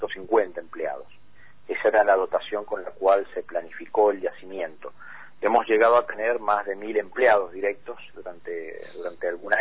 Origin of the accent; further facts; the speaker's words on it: San Juan, Argentina; Te diría que el 95% somos sanjuaninos